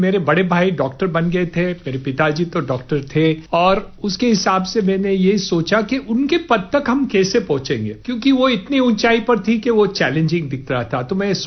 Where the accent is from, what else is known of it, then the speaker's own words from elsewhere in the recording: India; born there; मेरा जन्म तो हिंदुस्तान में हुआ है 1950।